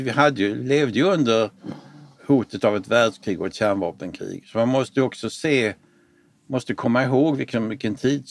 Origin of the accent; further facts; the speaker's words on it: Lund, Skåne, Sweden; jag är född 1955 och det var ju så att det satt ju utrymningsplaner inför ett atomkrig i varenda trappuppgång i Lund där jag växte upp.